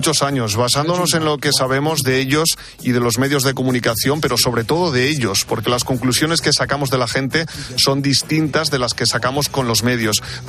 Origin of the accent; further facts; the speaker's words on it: Romania; pero también como rumanos, como individuos, para ayudarles